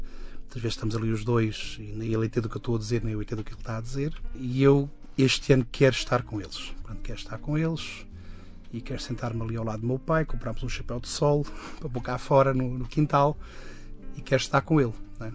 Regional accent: Ribamar, Lisbon, Portugal; eu sou de Ribamar, da Ericeira, para natural de Santo Isidoro, da freguesia, não é?

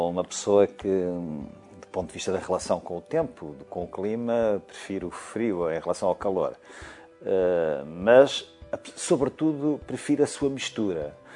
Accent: Costa Nova, Aveiro, Portugal; embora seja de uma terra marítima, ilha, via Costa Nova, passei a minha infância e juventude na Costa Nova

